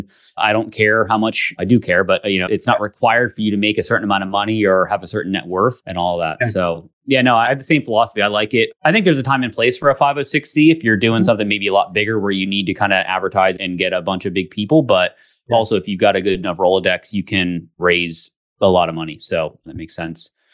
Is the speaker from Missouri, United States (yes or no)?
no; Pennsylvania, United States; I grew up in Pennsylvania and skied in Vermont and things like that, but never out west.